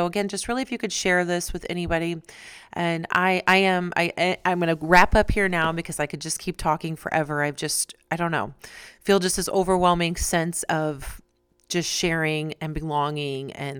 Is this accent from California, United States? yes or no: no; Missouri, United States; everybody in the state of Missouri, where my home state is